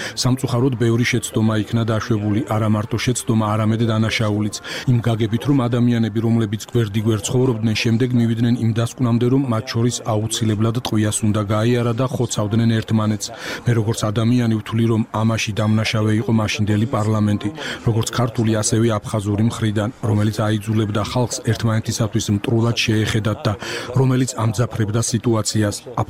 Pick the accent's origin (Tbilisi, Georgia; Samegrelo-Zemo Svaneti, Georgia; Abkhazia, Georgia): Abkhazia, Georgia; Sukhumi; დავიბადე ქალაქ სოხუმში. სოხუმშივე გავიზარდე, დავამთავრე მე-6 საშუალო სკოლა, აკაკი წერეთლის სახელობის ქართული საშუალო სკოლა.